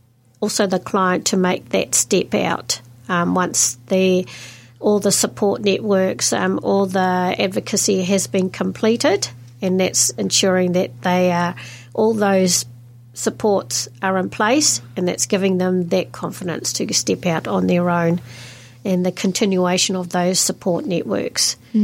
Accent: Auckland, New Zealand; I was born in Auckland in a multicultural community, born and raised in inner city Auckland. And in that, during that time, the community was Māori, Pacifica, and Asian, quite a diverse community.

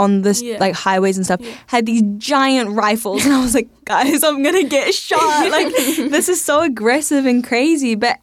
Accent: Samoa; as well as growing up in Samoa, I'm also from Jamaica.

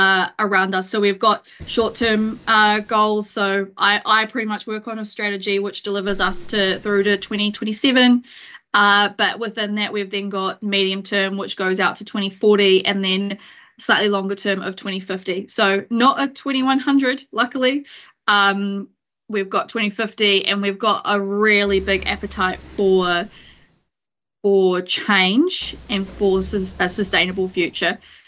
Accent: Whakatane, Bay of Plenty, New Zealand; So I grew up in Whakatane. I'm actually rural Whakatane, so Manawa here, which is a little farming district about 45 minutes east of Whakatane. So grew up here on my family's farm, surrounded by bush and beautiful streams and pasture and cows.

